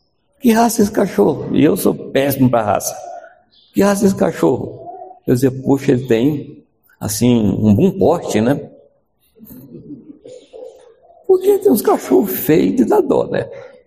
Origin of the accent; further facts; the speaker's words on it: Minas Gerais, Brazil; é que eu sou mineiro